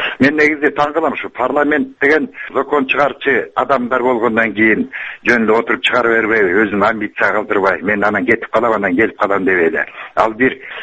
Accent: Naryn, Naryn Region, Kyrgyzstan; Нарындан болом.

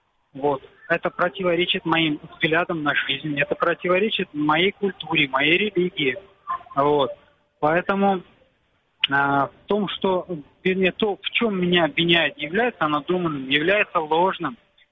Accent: Crimea, Ukraine; Вот сейчас я еду домой. И как, в принципе, мы, крымские татары

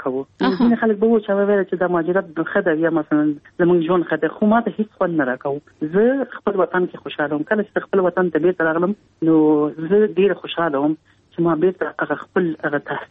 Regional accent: Kabul, Afghanistan; ما زه په کابل کې پیدا یم.

